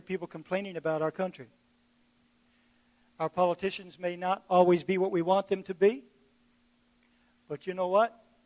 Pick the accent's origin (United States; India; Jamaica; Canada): Canada; But thank God for being Canadian. You want to thank God for something today? Thanksgiving? Thank you, Lord, for putting me in Canada.